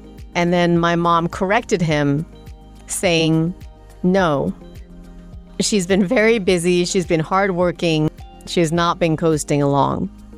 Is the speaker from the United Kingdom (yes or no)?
yes; England, United Kingdom; we used to eat Indian food a lot growing up in England.